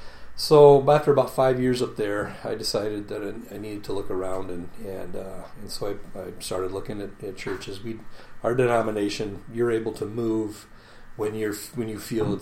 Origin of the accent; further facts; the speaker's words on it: Waterloo, Iowa, United States; Omaha, Nebraska, here on South Dakota, and now kind of back home because I grew up in Waterloo.